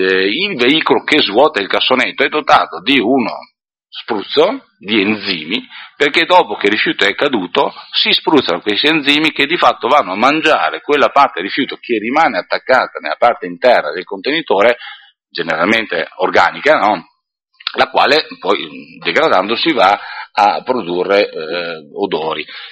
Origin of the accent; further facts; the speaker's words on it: Verona, Veneto, Italy; Invece noi, che da veronesi siamo tutti matti, no?